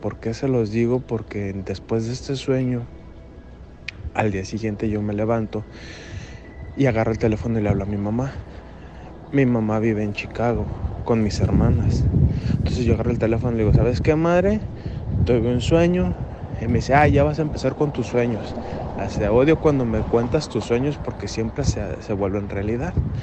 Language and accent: Spanish; Ciudad Guzmán, Jalisco, Mexico; now in California, United States; Soy de Ciudad Guzmán. Radico en California.